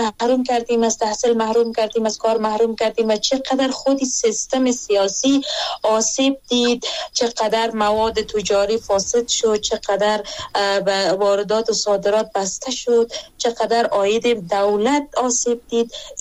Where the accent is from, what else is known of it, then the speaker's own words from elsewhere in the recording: Afghanistan; ما در افغانستان متولد شدیم، همینجا زندگی میکنیم، کلان شدیم